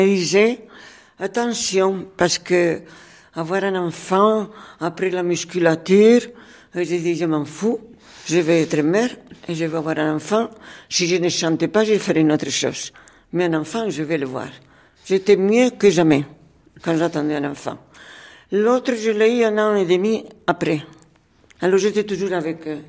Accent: Madrid, Community of Madrid, Spain; born there; French is a second language; Je suis née à Madrid en 16 mars 1933.

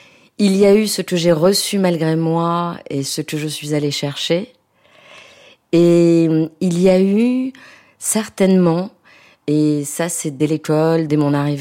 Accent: Nice, Provence-Alpes-Côte d'Azur, France; born there; first language French; Je suis née à Nice au début des années 70, donc ma langue maternelle est le français. Mon premier paysage a été la mer

